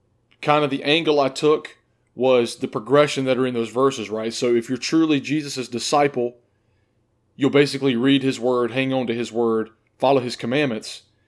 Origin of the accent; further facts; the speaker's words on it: Kings Mountain, North Carolina, United States; I am from Kings Mountain, North Carolina.